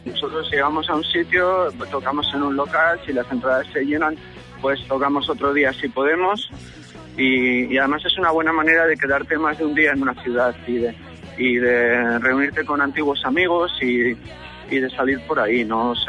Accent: Zaragoza, Aragon, Spain; te lo digo como maño, Zaragoza no es una ciudad fácil.

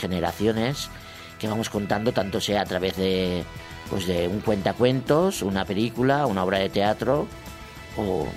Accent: Burjassot, Valencian Community, Spain; born there; Nací en Burjasot, estoy casado con un chico.

